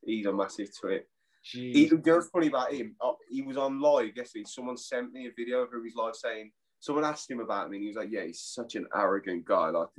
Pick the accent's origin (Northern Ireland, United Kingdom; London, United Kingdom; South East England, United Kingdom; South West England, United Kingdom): London, United Kingdom; I'm from London, and I. So yeah